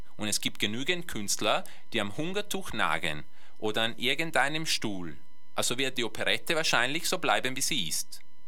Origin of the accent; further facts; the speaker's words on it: Vienna, Austria; born there; Ich bin zwar in Wien geboren, wie meine Eltern, und ich war bis zum März 1938, als ich 15 Jahre alt, österreichischer Staatsbürger, aber dann wurden alle österreichischen Staatsbürger automatische deutsche Staatsbürger, also auch ich.